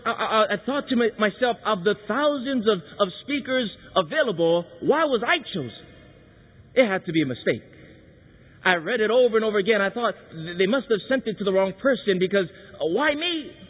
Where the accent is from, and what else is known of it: Hawaii, United States; born or raised there